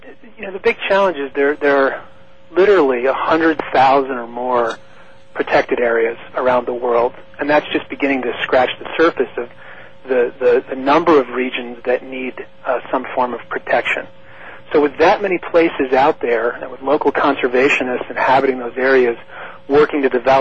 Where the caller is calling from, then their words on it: San Francisco, California, United States; I'm calling from a very foggy San Francisco this morning.